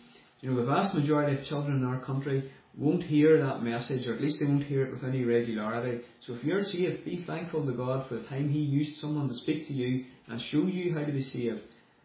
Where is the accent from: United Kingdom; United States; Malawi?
United Kingdom; Londonderry, Northern Ireland; As I said, I was born in Londonderry into a loving family. I grew up not having everything I wanted, but I did have everything I needed.